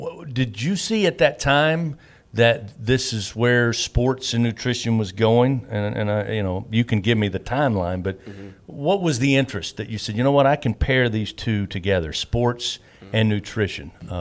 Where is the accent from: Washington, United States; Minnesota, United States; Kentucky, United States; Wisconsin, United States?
Kentucky, United States; also born or lived in South Carolina / Georgia; now in Louisiana, United States; I mean, I grew up in Eastern Kentucky and lived in South Carolina, Georgia before making my way to Louisiana.